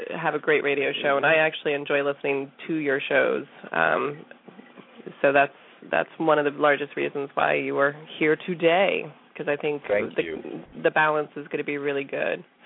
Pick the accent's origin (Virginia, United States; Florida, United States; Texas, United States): Florida, United States; Miami; moved away; I'm originally from Miami, so it's been very challenging for the last 19 years living up here because I'm cold all the time.